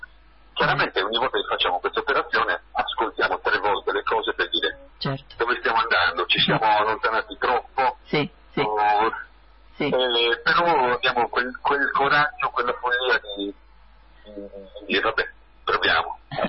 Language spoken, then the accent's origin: Italian; Sardinia, Italy; E anche noi siamo sardi